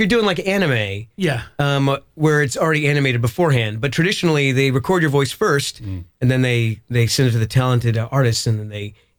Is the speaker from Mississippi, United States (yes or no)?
no; Rhode Island, United States; I'm from Rhode Island originally.